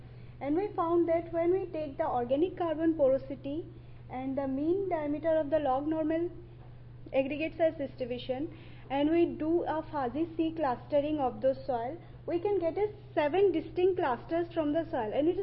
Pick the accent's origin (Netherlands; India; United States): India; English is a second language; You can see my name. And I'm from India.